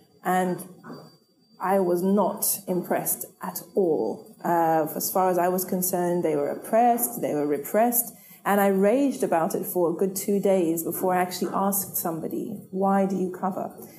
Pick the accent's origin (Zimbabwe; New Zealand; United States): Zimbabwe; I grew up in Zimbabwe and I grew up in a non-religious household.